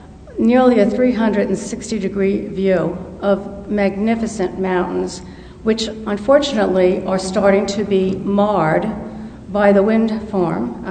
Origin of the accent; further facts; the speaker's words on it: Levittown, New York, United States; now in Columbia, United States; My hometown was featured in the documentary Northern Trespass. You may have seen a short clip of a little Cape Cod house next to a power transmission line. That power line ran through Levittown, New York, built for GIs, and it was in people's backyards.